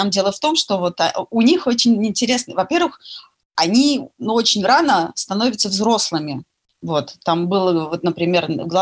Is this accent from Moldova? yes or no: no; France; now in Moscow, Russia; Я родилась в Москве, и там уже когда мне был год, перевезли меня жить во Францию, и там я прожила, на самом деле, до ноября 1999 года, когда я переехала жить в Москву.